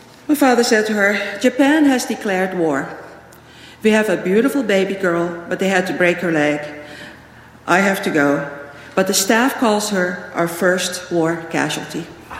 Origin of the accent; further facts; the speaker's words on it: Indonesia; But growing up in Indonesia was magical.